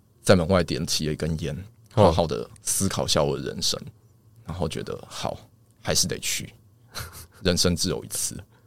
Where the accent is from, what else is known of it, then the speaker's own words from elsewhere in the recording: Taiwan; 我们都台湾人嘛，所以我们其实从小都是看日本的 AV 长大的。